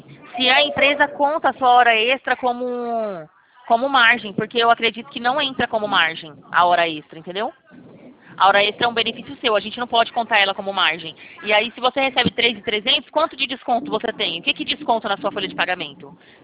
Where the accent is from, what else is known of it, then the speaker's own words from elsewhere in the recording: Campinas, São Paulo, Brazil; Eu sou daqui da região de Campinas, meu escritório é localizado aqui em Campinas, São Paulo